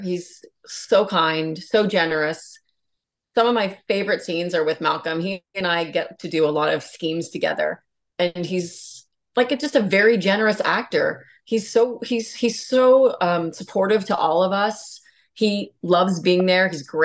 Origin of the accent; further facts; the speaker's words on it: Prince Edward Island, Canada; I'm from Prince Edward Island. So, you know, it's not that far away from Newfoundland culture, really. It's pretty close.